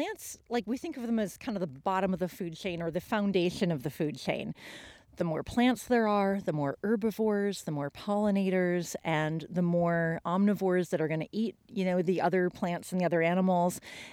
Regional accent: Minnesota, United States; moved away as an adult; I moved here 20 years ago from Minnesota

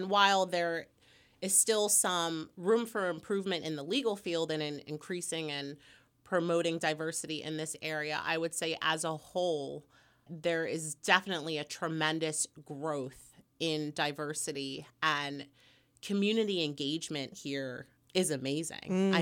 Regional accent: Pennsylvania, United States; So I was born here in the Lehigh Valley, raised here, graduated from Emmaus High School, had a great experience, loved this area.

